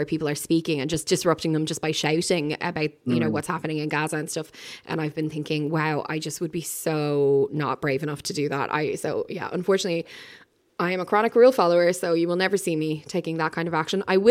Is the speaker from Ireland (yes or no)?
yes; Ireland; we're Irish